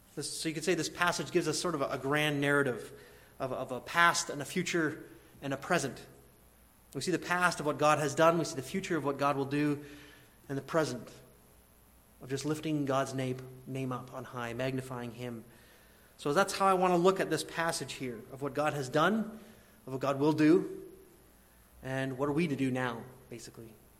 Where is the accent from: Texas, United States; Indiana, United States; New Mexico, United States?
Indiana, United States; We were at the ocean lots just because we're from Indiana, so we might as well take advantage of the ocean when we're there.